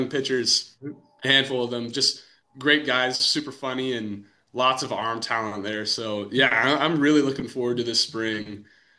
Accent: Washington, United States; I mean, like, I'm fine throwing like 30 to 40 degrees. I'm from Washington.

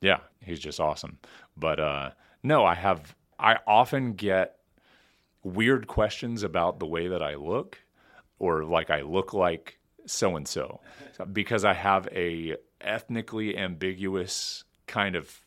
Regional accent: United States; I'm a mutt, girl. I'm American.

